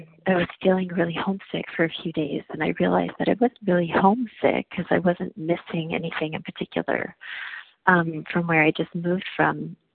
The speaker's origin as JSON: {"language": "English", "town": "Montreal", "region": "Quebec", "country": "Canada", "tie": "born or raised there", "said": "I grew up in Montreal"}